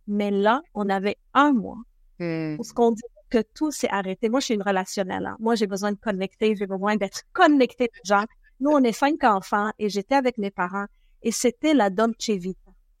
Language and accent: French; Lebanon; Moi, je viens du Liban.